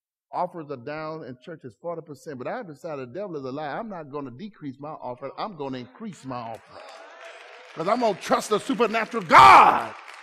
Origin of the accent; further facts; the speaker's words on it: Pine Bluff, Arkansas, United States; born there; I'm serious. It was a Negro hospital, Davis Hospital, in Pine Bluff, Arkansas.